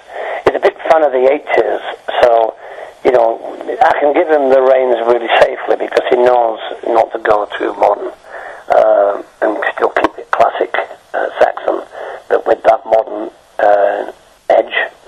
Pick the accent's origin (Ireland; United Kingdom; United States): United Kingdom; Wakefield, Yorkshire and the Humber; Well, obviously I'm a Yorkshire boy, from the area around Wickfield, or so West Yorkshire, actually.